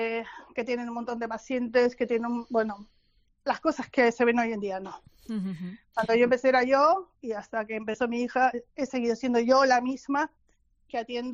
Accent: Argentina; now in San Sebastián, Spain; Yo soy argentina y vine aquí a España en el año 91.

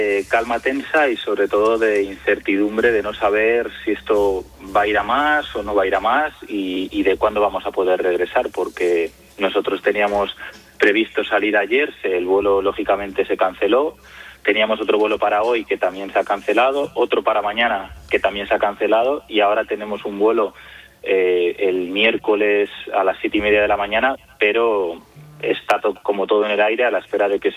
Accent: Spain; now in United Arab Emirates; a mí como español pues me sorprende porque no sé cómo sería la situación si estuviésemos en España

